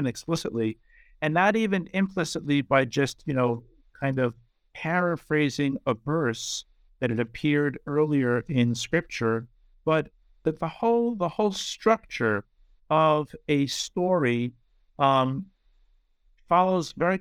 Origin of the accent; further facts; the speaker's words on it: New York, United States; now in Israel; So I am originally from the New York area. I am an Orthodox Jew. I'm a rabbi.